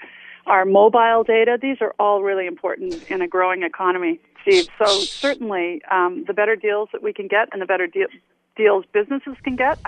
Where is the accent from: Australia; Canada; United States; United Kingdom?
Canada; We're just accepting this as Canadian consumers.